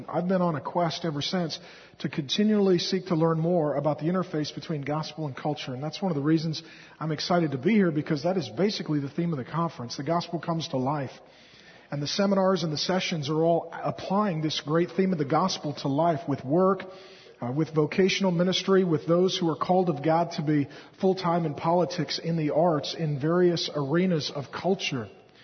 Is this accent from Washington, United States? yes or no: yes; Seattle, Washington, United States; also born or lived in Grand Forks, North Dakota; I was born in 1970 in Grand Forks, North Dakota. And as soon as my folks could afford a full tank of gas, they left Grand Forks, North Dakota. And we ended up in Seattle. And I grew up in Seattle